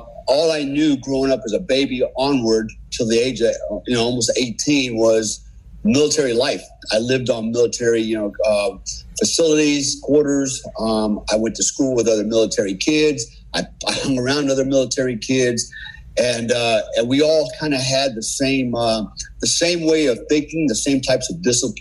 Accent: Germany; Growing up in Germany, you know, we lived in a close knit, you know, military community.

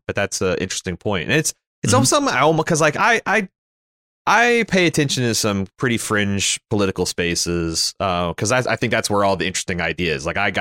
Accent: Canada; Yeah, as a Canadian

